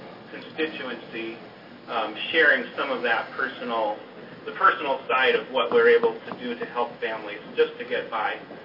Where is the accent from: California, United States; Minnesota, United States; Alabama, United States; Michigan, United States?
Minnesota, United States; I grew up in Minnesota, a son of a farmer, and so food security was never an issue that was in front of me. And so when I came to Eastern Oregon and began my professional life